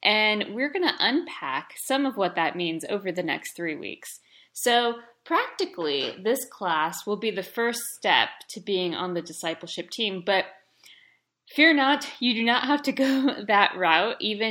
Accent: Texas, United States; So I'm from a small town in South Texas, as far south as you can get. My hometown had 26,000 people

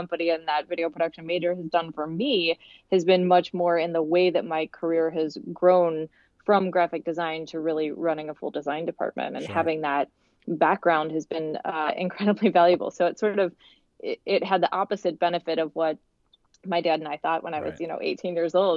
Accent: Cincinnati, Ohio, United States; Absolutely lovely place to grow up.

